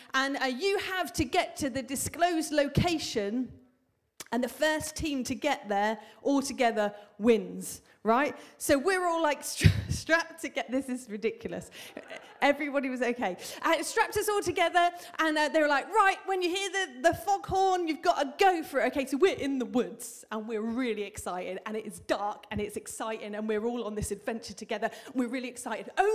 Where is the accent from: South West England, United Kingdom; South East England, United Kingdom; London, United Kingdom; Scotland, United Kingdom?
South West England, United Kingdom; But I grew up in Cornwall. In the countryside